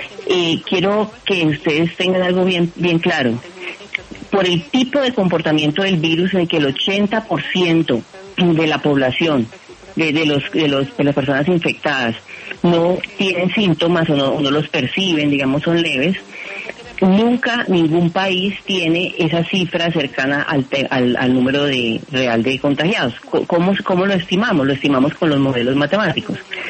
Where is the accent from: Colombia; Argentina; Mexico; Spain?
Colombia; como colombianos estamos haciendo nuestro súper mejor esfuerzo